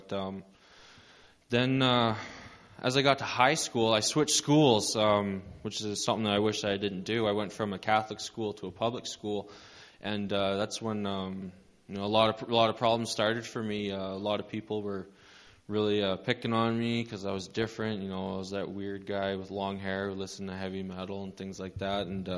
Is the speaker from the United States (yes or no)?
no; Rocky Mountain House, Alberta, Canada; also born or lived in Saskatoon, Canada; I'm 24 years old, and I'm from Rocky Mountain House, Alberta.